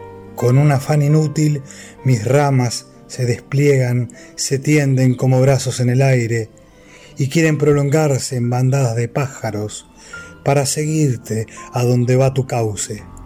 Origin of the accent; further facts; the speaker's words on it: Montevideo, Uruguay; Soy de Montevideo, Uruguay.